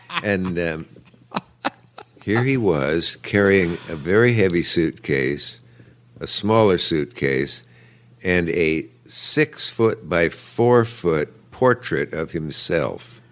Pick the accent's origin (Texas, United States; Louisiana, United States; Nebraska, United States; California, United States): Nebraska, United States; I wanted to be faithful to Johnny because we're both from Nebraska.